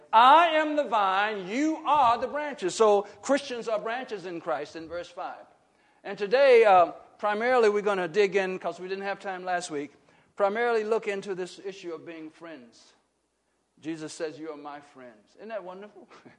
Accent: Arkansas, United States; You see, I grew up in Arkansas.

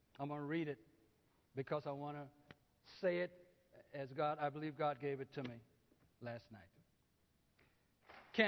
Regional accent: Arkansas, United States; You know, some of y'all know I'm from Arkansas. I raise pigs and hogs.

